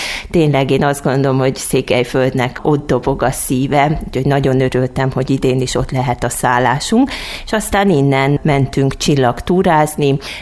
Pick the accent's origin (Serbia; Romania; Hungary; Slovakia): Romania; Harghita; A harmadik napon volt a Csíki nap, ami számomra azért volt különleges, mert hát az én szülőföldem.